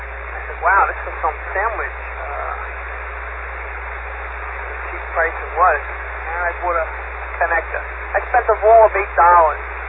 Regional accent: California, United States; I'm from California, it's going to take at least a week

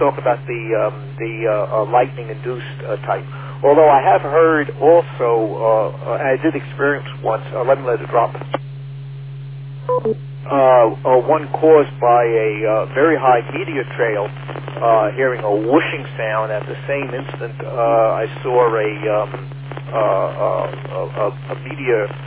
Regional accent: St. Albans, New York, United States; I grew up in St. Albans, and I don't know if you've ever taken the train railroad into Jamaica.

